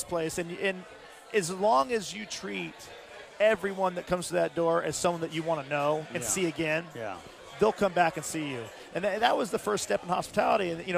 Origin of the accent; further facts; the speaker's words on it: Visalia, California, United States; now in San Diego, United States; Well, I grew up in California, but Central California, Visalia.